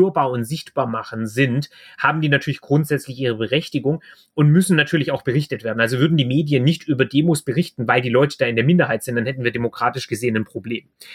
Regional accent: Stuttgart, Baden-Württemberg, Germany; ich komme aus Stuttgart, hier sind Demonstrationen es gibt bestimmt auch welche, aber wir sind nicht ganz so demonstrationsfreudig wie Berlin

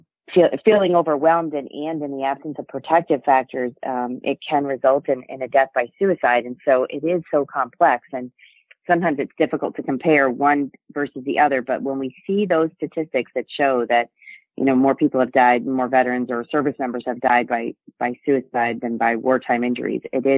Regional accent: New England, United States; I grew up on Navy bases around the world and largely in New England and towards his latter years.

